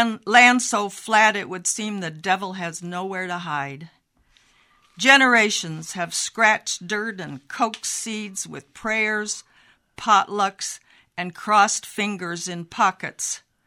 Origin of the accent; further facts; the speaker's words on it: Moline, Illinois, United States; And, of course, I am from Moline originally.